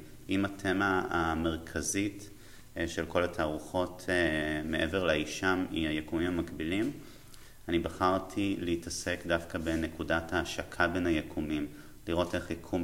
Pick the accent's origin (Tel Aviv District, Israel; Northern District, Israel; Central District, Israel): Tel Aviv District, Israel; Tel Aviv; אני יליד 1993, מתל אביב.